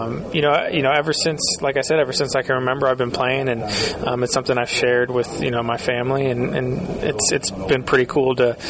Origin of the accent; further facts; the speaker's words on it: St. Louis, Missouri, United States; Yeah, Jim Edmonds was the guy for me, you know, growing up in St. Louis, you know, just watching him make some crazy defensive plays and hitting home runs and stuff like that.